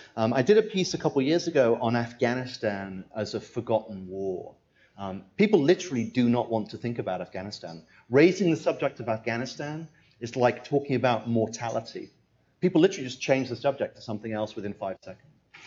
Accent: United Kingdom; now in United States; As you can tell, I'm British.

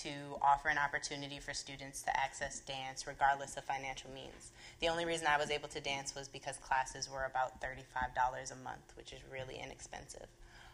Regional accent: New Orleans, Louisiana, United States; I'm from New Orleans East in a community where there's nothing for youth to do at all.

